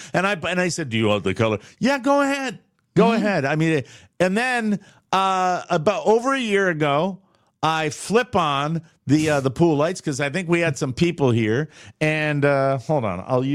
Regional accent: Fort Myers, Florida, United States; 30 in my town, Fort Myers, Florida, 37% of homeowners have pools in my hometown.

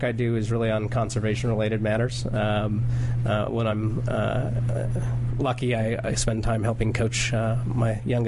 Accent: La Grande, Oregon, United States; I grew up in La Grande, Oregon, which is about halfway between Portland, Oregon and Boise, Idaho.

